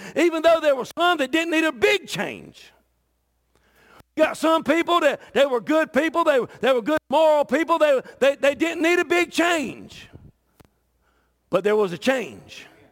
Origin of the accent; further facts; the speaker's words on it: Myrtle Beach, South Carolina, United States; I grew up in Myrtle Beach.